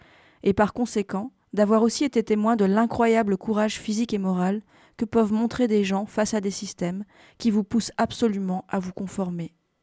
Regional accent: Réunion, France; also born or lived in Algeria; D'une part, ma vie, mon enfance, mon adolescence à La Réunion, qui sont fondamentales, et d'autre part mes années en Algérie.

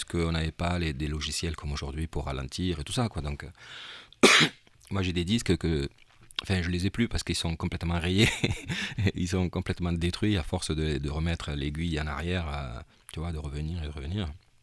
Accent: Toulouse, Occitanie, France; born there; moi, je suis né à Toulouse. J'étais aux arènes à l'époque où il y avait des corridas avec mes parents.

